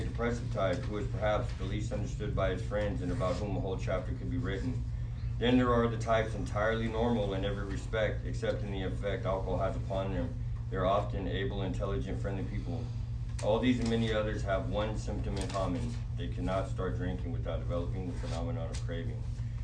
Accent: Vacaville, California, United States; I was from Vacaville

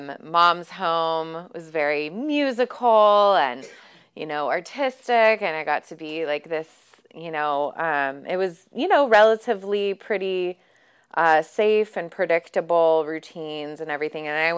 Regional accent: Benicia, California, United States; I grew up here in Benicia, born and raised. And some of you have known me since I was a little girl.

